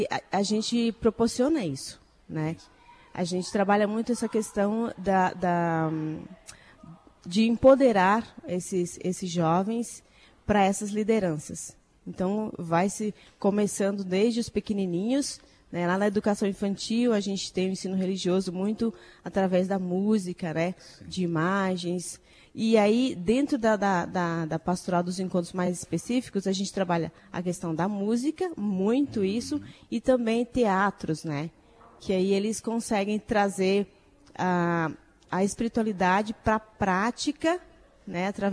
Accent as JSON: {"language": "Portuguese", "region": "Piauí", "country": "Brazil", "tie": "born or raised there", "moved": "yes", "said": "Eu sou natural do Piauí, moro aqui já na região sul, entre as idas e vindas, há mais de 20 anos, né?"}